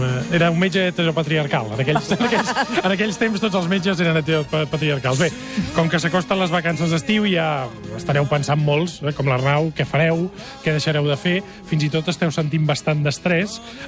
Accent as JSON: {"language": "Catalan", "town": "Vall-llobrega", "region": "Catalonia", "country": "Spain", "tie": "born or raised there", "said": "la primera casa en la qual jo vaig dormir quan era un abuf va ser a Vall-llobrega, que continua sent el meu poble."}